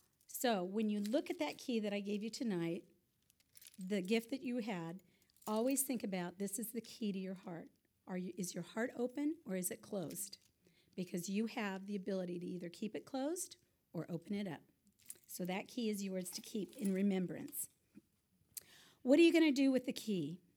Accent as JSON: {"language": "English", "region": "California", "country": "United States", "tie": "born or raised there", "said": "I grew up in Orange County. We lived in the same house. Well, I lived in the same house for 17 years."}